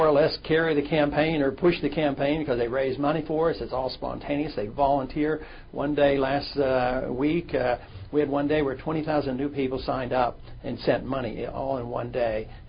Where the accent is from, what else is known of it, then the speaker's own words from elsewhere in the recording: United States; Well, it helps me as an American candidate.